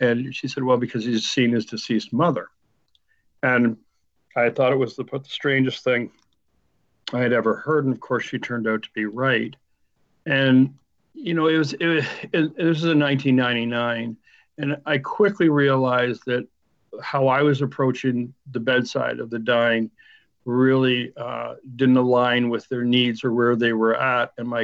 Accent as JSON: {"language": "English", "country": "Canada", "said": "We're Canadian, which is something we did every year was our time together."}